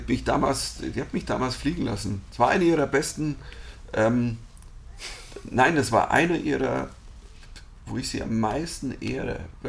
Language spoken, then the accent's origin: German; Germany; Ich bin Deutscher, ich bin hier.